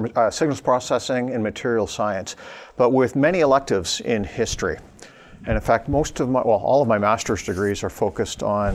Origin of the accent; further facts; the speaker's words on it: Saskatchewan, Canada; So I grew up on a wheat farm in Saskatchewan. And so my family farmed wheat, barley, canola.